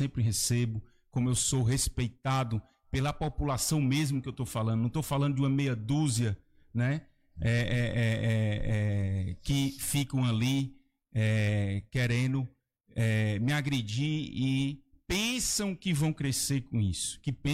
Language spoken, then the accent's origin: Portuguese; Massapê, Ceará, Brazil; eu quero continuar ajudando a minha terra de Massapê.